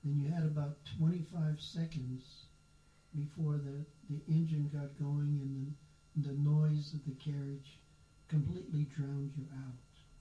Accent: Memphis, Tennessee, United States; I joined the devotees in a little place called Knoxville, Tennessee. And it's a university town. I was raised in Memphis, other side of the state.

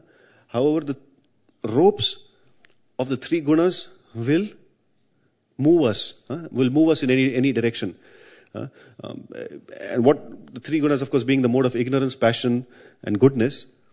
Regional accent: Mumbai, Maharashtra, India; I'm from Bombay, I've not seen mortars.

